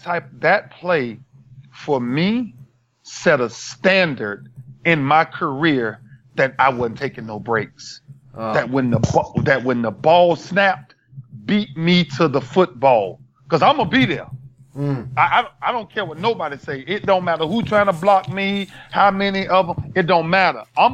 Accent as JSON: {"language": "English", "town": "Miami", "region": "Florida", "country": "United States", "said": "But, Doc, this is when I came from Miami. All we know is running."}